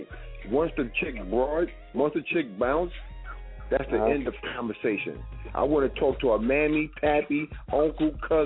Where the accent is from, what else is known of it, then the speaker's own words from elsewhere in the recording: Watts, California, United States; Like, I'm from Watts, originally from Watts. I grew up in the hood. Moms took me out of the hood, took me to the suburbs